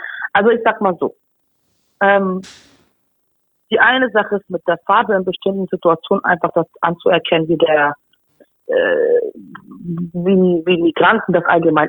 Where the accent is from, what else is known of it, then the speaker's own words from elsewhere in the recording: Hamburg, Germany; Ich bin Hamburgerin.